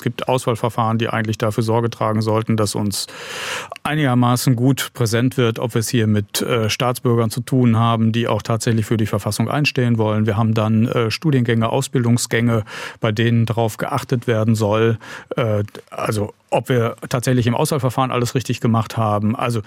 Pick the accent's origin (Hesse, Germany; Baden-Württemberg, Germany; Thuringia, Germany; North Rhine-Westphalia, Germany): North Rhine-Westphalia, Germany; Ich komme aus Nordrhein-Westfalen